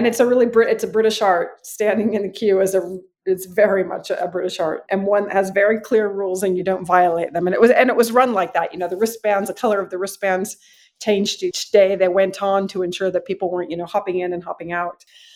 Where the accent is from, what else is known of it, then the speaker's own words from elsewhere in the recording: United States; now in London, United Kingdom; as an American, long time in London